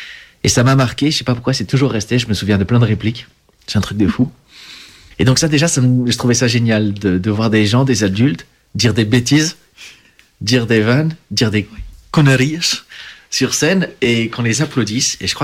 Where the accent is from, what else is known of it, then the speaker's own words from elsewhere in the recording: Achères, Île-de-France, France; la ville où j'ai grandi, à Acher.